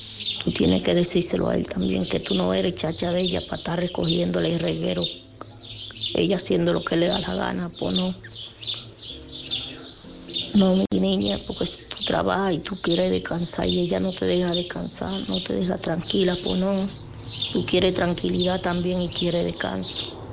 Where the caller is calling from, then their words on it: Alcorcón, Community of Madrid, Spain; de Madrid, de Alcorcón.